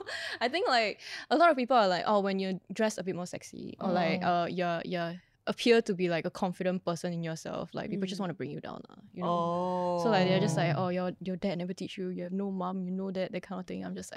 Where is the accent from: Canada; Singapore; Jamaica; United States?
Singapore; Oh, actually still right now, a lot of people don't know that I'm Singaporean.